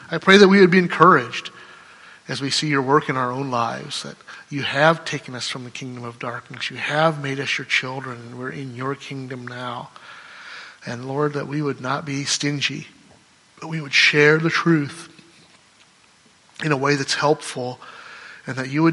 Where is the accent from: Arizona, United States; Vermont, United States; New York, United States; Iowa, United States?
Iowa, United States; he's from Mexico, I'm from Iowa.